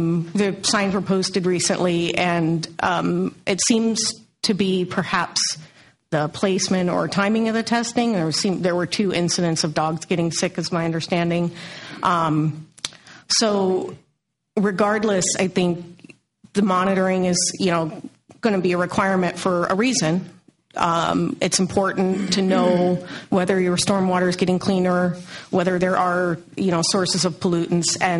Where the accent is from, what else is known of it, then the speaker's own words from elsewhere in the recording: Black Diamond, Washington, United States; now in Bellevue, United States; I live in Bellevue. I grew up in Black Diamond along Ginder Creek